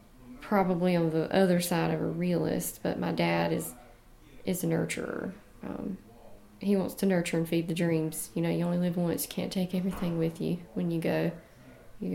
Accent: Irwin, United States; We grew up in Irwin

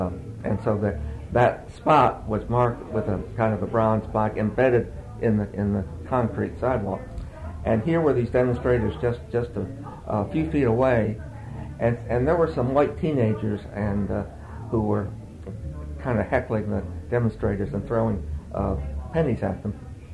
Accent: New York, United States; moved away; I grew up in New York, and so I guess I had not realized how quiet segregation was when I first came down here.

